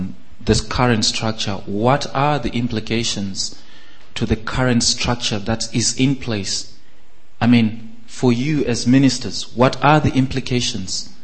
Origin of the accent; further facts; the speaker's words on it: Edinburgh, Scotland, United Kingdom; from Edinburgh.